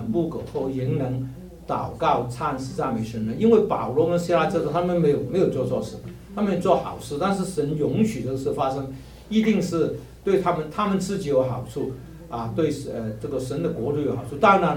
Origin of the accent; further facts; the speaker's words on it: China; 我们是中国人这样讲嘛